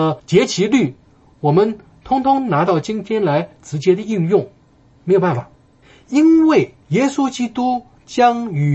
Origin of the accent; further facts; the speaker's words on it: China; 我们中国人最喜欢吃烤乳猪，西方人最喜欢吃血淋淋的牛排，